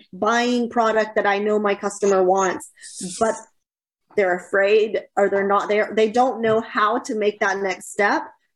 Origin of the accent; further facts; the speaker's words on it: Katy, Texas, United States; I grew up in Katy though. Like I always felt like I was more smaller town. Like I was never a city girl.